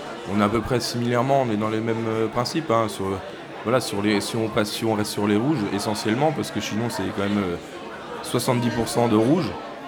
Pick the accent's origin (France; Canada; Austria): France; Chinon, Centre-Val de Loire; De Chinon, donc on est au sud de Tours.